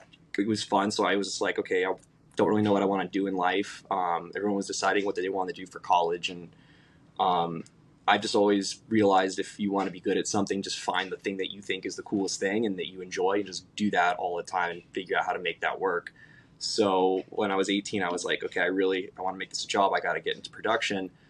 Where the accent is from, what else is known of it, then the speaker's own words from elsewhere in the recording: Miami, Florida, United States; growing up in Miami, there's always been tons of clubs here, and they always had parties and stuff all over the place.